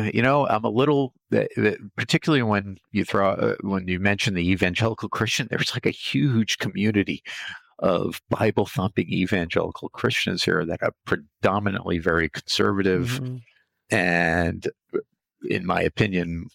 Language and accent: English; Rhode Island, United States; moved away as an adult; now in Oregon, United States; I'm a transplant from New England. I spent my first 28 years in the great state of Rhode Island and moved out to Oregon, and I've been here for 35 years